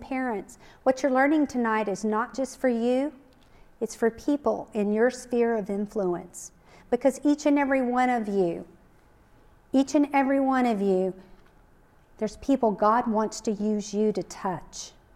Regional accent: Kerrville, Texas, United States; I grew up in Kerrville, and I married at 19

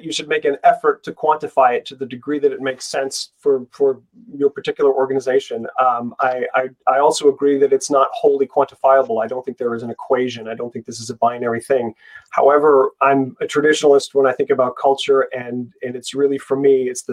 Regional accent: San Francisco, California, United States; now in United Kingdom; I'm originally from San Francisco. I live now in England.

